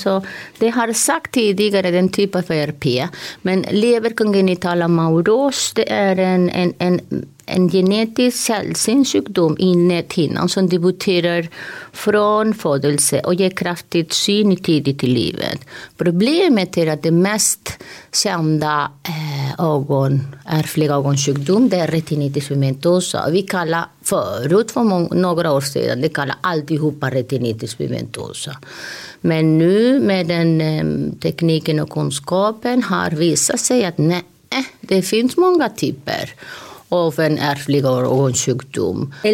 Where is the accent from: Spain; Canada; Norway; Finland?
Spain; northern Spain; also born or lived in France; now in Sweden